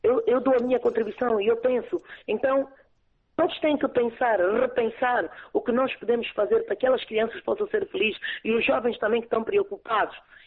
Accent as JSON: {"language": "Portuguese", "region": "Namibe", "country": "Angola", "said": "Eu sou do Namibe."}